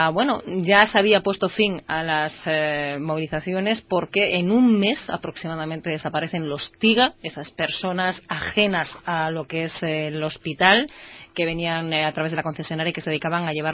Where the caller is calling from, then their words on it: Vigo, Galicia, Spain; yo estoy en Vigo, en EGB, yo sí, yo soy de EGB.